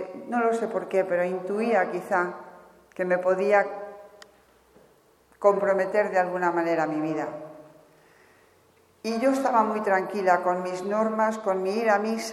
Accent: Segovia, Castile and León, Spain; pues se produjo en Segovia, que es de donde yo soy

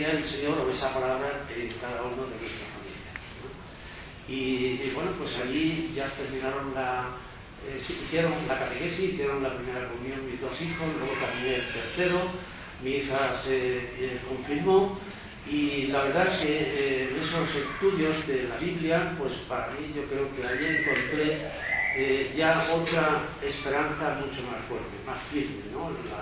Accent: Andalusia, Spain; dos imágenes muy veneradas en mi pueblo, allá en la provincia de Córdoba

